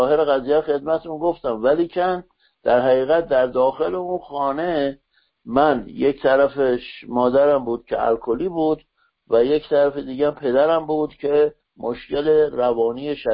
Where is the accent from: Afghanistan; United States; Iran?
United States; Santa Barbara, California; مادرم معلم بود، پدرم دکتر بود و توی شهر سانتا باربارا بزرگ شدم. لازم به تذکری که سانتا باربارا یکی از شهرهای بسیار زیبای جنوب کالیفرنیا است